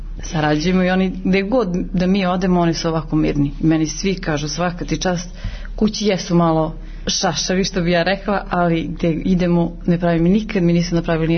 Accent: Mitrovica, Mitrovica District, Kosovo; born there; now in Zvečan, Kosovo; Već 13 godina živim u Zvečanu, pa ja mislim da je, iako sam rođena u Mitrovici

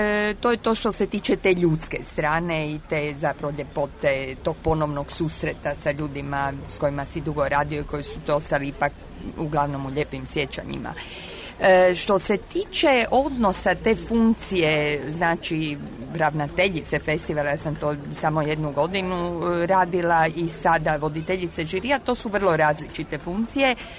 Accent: Rijeka, Primorje-Gorski Kotar County, Croatia; moved away as an adult; also born or lived in Zagreb; now in Prague, Czechia; Pa ja sam zapravo iz Rijeke, međutim studirala sam, završila sam dramaturgiju na Akademiji u Zagrebu i onda sam zapravo dugo godina živjela i radila u Zagrebu i prije 2 godine sam preselila u Prag.

